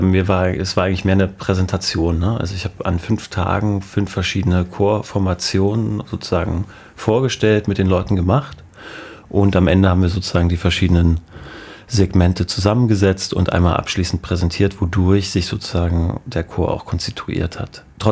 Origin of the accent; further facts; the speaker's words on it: Halle, Saxony-Anhalt, Germany; Also ich bin auch in Halle aufgewachsen